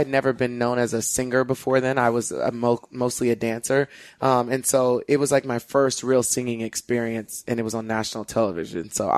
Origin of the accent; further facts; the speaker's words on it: Plainview, Texas, United States; I grew up in Plainview, Texas, where you could only see people like that on TV